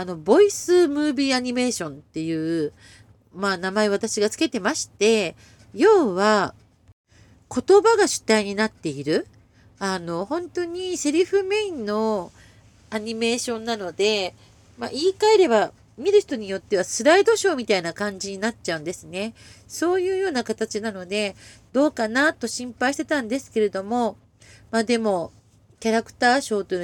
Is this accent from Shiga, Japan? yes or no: no; Yokohama, Kanagawa, Japan; その地元横浜の映画祭でですね